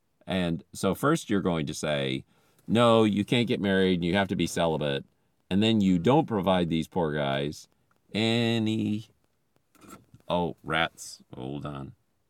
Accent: Philippines; maybe that part of that's because I grew up in the Philippines, and in the Philippines, they're much earthier.

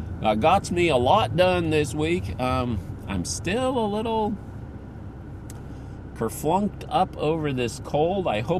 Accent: United States; I said, well, I'm not Japanese. I'm an American.

